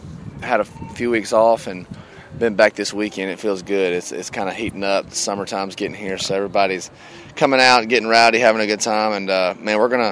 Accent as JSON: {"language": "English", "region": "Georgia", "country": "United States", "tie": "born or raised there", "also_born_or_lived": "Nashville", "moved": "as an adult", "said": "Yeah, man, I grew up in Georgia and moved to Nashville when I was 18 and lived there and went to college and kind of pursued songwriting"}